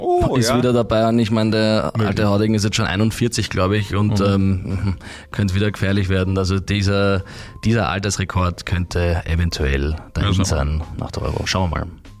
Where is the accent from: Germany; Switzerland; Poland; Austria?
Austria; Da war man als Österreicher schon sehr stolz.